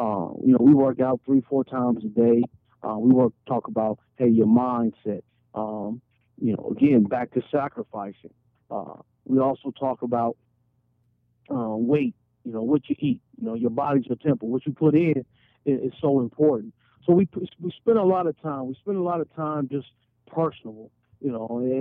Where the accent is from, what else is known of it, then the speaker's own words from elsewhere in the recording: Columbus, Ohio, United States; You know, coming up in Columbus, of course, you know, all city, all state, being all American